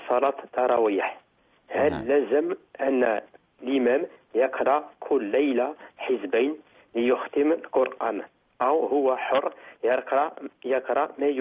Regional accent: France; born there; Arabic is a second language; أنا ولدت في فرنسا وتعلمت اللغة العربية، ولكن نطق الحرف ضاد صعب

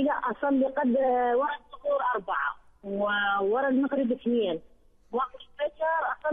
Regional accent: Iraq; من العراق.

